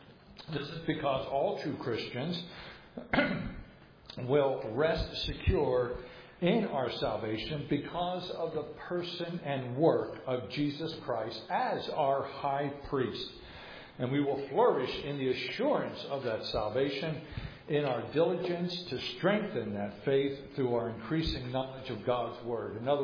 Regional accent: New Jersey, United States; Folks, I'm from New Jersey. I have never been called brilliant.

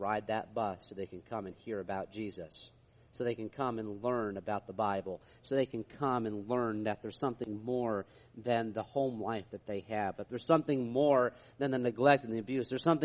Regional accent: New York, United States; now in Texas, United States; where I grew up in New York State

